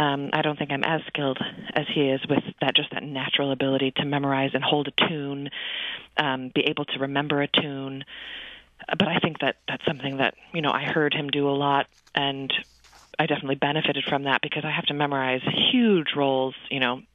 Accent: Birmingham, Michigan, United States; also born or lived in Bloomfield Hills; when I was growing up in Birmingham and Bloomfield Hills area.

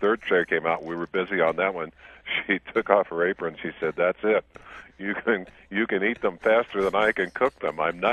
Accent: Logan, Utah, United States; I grew up in Logan, Utah, a small town in the northern part of the state. And I'm one of 9 children.

